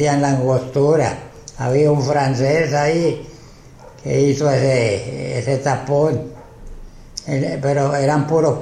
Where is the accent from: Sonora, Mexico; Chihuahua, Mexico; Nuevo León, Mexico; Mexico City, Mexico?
Sonora, Mexico; Caborca; México, de Sonora.